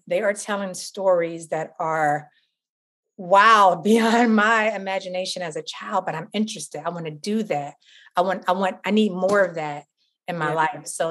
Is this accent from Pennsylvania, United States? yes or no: yes; Philadelphia, Pennsylvania, United States; I'm born and raised in Philadelphia. So Freedom Theater, it's a huge historically Black known theater in Philadelphia